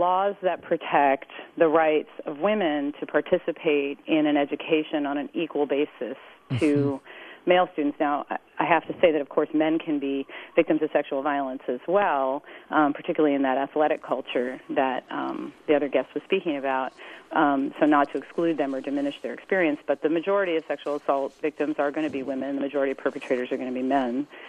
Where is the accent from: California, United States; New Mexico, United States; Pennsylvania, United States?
California, United States; Palo Alto; and in my hometown of Palo Alto, California, OCR has just launched a full compliance review